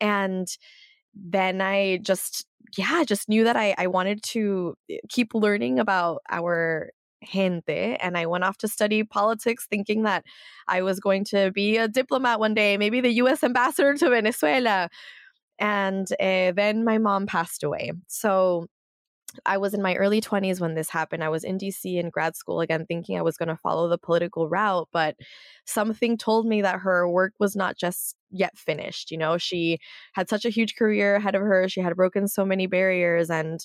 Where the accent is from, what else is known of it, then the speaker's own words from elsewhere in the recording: California, United States; contrasting to the mostly Mexican environment that I was in when I was growing up in California. So you have migration, you have bi-continental upbringing, discipline.